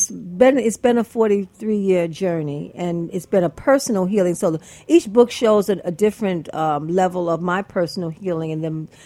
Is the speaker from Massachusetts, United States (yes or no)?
no; Brooklyn, New York, United States; I was born and raised in Brooklyn. This is my hometown. This is my foundation.